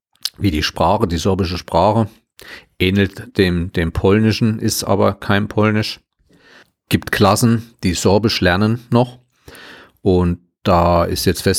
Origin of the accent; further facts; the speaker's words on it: Schmalkalden, Thuringia, Germany; weil in Schmalkalden, wo ich groß geworden bin, das war mal sowas wie die Hauptstadt der Volkskunst in der alten Republik.